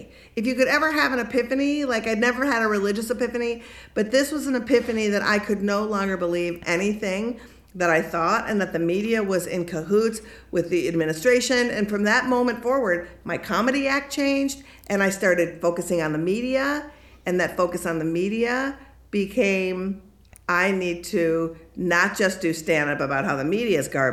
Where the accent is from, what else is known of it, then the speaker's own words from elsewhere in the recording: Minnesota, United States; And I instantly felt terrible because I'm from Minnesota.